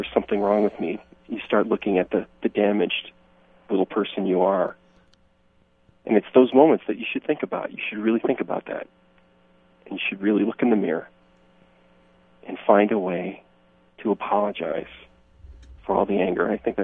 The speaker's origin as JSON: {"language": "English", "region": "Midwest", "country": "United States", "said": "You know, I'm a Midwesterner."}